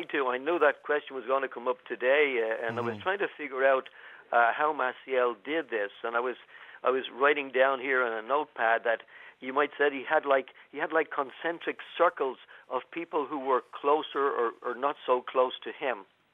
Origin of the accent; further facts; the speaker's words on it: Dublin, Leinster, Ireland; I was from Cabra West, and I was going to St. Vincent's in Glasnevin.